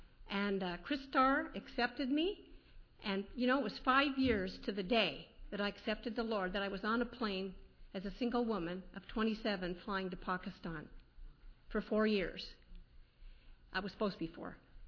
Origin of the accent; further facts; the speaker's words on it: Canada; also born or lived in West Germany; So I was born in West Germany to Canadian Air Force parents, and was subsequently raised in Canada. Our family was a religious family. We belonged to a mainline church.